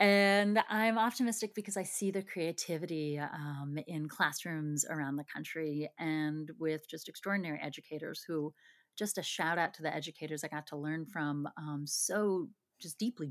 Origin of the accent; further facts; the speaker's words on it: East Coast, United States; And that could also be because I grew up on the East Coast